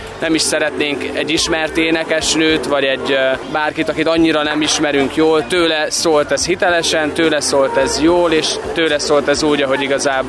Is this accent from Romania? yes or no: yes; Gheorgheni, Harghita, Romania; ami is kisváros, ahonnan jövünk Gyergyószent Miklós